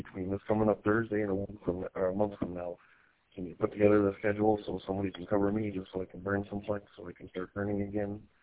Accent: Cadillac, Michigan, United States; I'm originally from the Cadillac area.

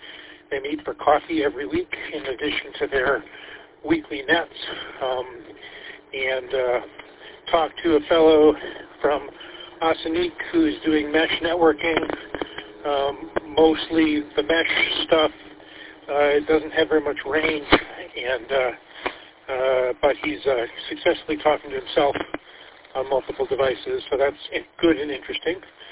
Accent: Marquette, Michigan, United States; So I've been celebrating that all day. I'm from Marquette.

